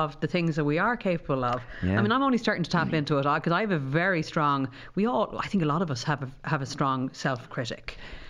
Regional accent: Ireland; because as Irish people

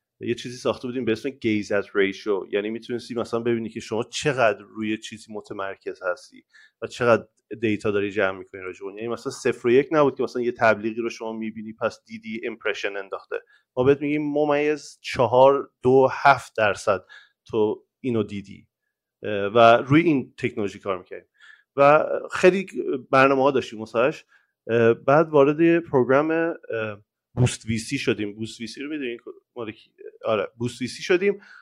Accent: Iran; Persian is a second language; also born or lived in Dubai / United States; now in Lisbon, Portugal; من آخرین بار که من ایران تقریبا سال 2006 من از ایران اومدم بیرون، یعنی ایران زندگی نکردم دیگه، ولی خب 13 سال دبی بودم و خب مرتب میرفتم ایران و میومدم، ولی الان 5 ساله که لیزبونم و تقریبا 6 سال ایران نرفتم.

